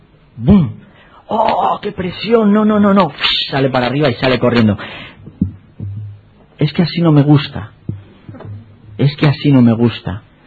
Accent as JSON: {"language": "Spanish", "region": "Castile and León", "country": "Spain", "tie": "born or raised there", "said": "Cuando era un crío, y esto ya por el 1930 y algo, pues en mi pueblo tenemos un río precioso, se llama el Tormes"}